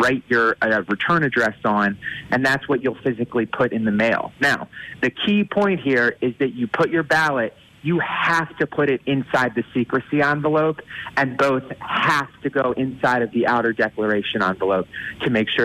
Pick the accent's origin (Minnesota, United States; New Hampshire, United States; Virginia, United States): Virginia, United States; No, well, I'm from Southern Virginia, but I actually went to a camp up in Wayne County for many years.